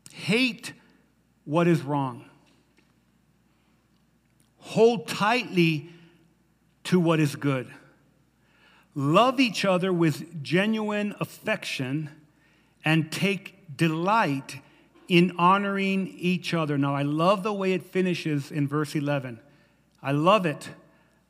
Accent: Silver City, New Mexico, United States; I remember being a kid coming from Silver City, right? From Highway 70, we come from Silver City, New Mexico

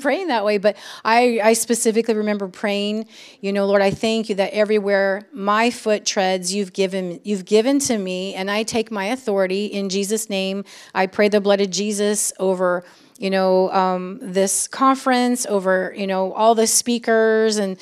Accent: Stockton, California, United States; I'm from Stockton. I mean, come on. This is how we roll around here.

